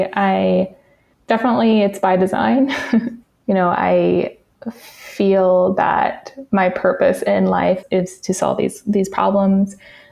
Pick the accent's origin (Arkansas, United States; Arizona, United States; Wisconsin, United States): Arizona, United States; now in Oakland, United States; I am originally from northern Arizona. I grew up on the Navajo reservation near an area called Big Mountain, where my family still lives today.